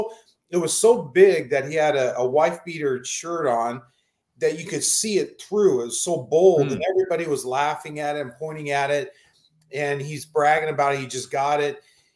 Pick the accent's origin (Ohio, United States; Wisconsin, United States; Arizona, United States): Arizona, United States; Phoenix; I grew up in Phoenix, and Tawny and I, we both grew up in the West Valley. We went to rival high schools